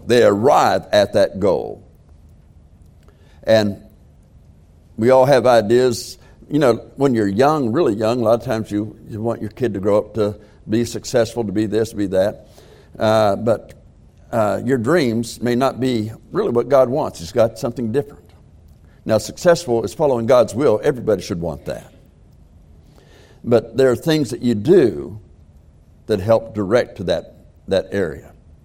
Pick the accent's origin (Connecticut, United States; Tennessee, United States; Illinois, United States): Tennessee, United States; born or raised there; also born or lived in Ohio